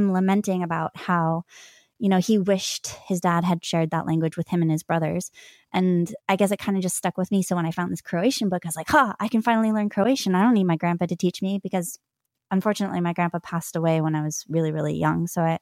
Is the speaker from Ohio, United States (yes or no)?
no; California, United States; California. I have Irish heritage, among other things.